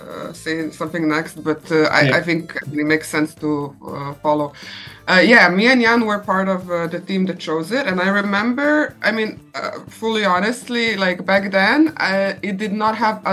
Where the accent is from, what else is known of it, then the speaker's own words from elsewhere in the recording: Slovenia; now in Netherlands; I live in Netherlands, but I'm from Slovenia.